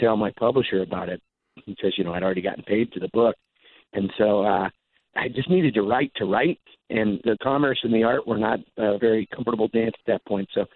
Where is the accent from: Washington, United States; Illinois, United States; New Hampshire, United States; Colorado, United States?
Washington, United States; Bainbridge Island; Well, you know, I grew up here on Bainbridge Island, which is a relatively affluent community, but we didn't have any money.